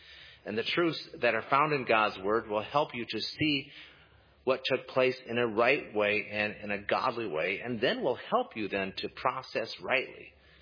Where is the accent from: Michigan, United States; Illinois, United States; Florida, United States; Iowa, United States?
Iowa, United States; Fonda; I was checking my hometown, Fonda, Iowa, this morning, 16 below, about 9:45.